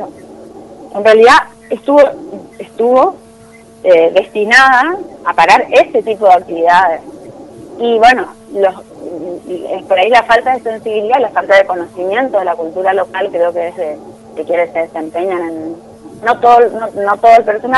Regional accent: Corrientes, Argentina; que somos los correntinos capitalinos

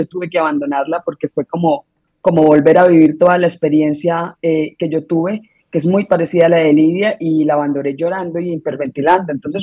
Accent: Colombia; moved away as an adult; Y eso hizo como que yo tuviera que ir a refugiarme a otro país. Esta es la tercera vez que yo tengo que abandonar Colombia.

